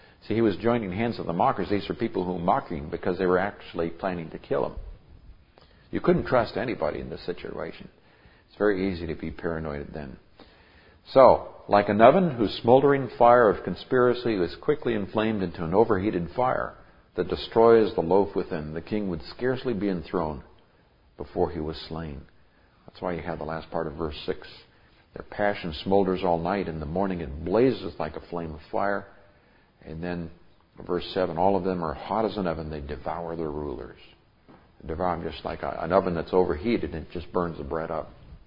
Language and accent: English; Nigeria; I grew up in Nigeria. My parents are missionaries there.